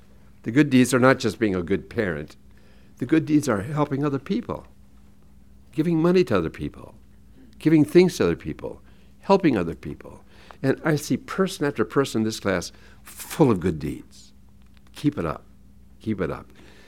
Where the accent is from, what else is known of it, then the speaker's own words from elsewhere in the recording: Hinckley, Minnesota, United States; As some of you remember, I grew up in Hinckley, Minnesota, where the men are men and pansies are flowers and the women are slightly above average.